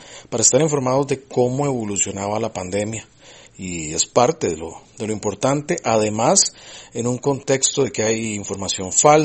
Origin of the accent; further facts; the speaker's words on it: Costa Rica; Como país y como costarricenses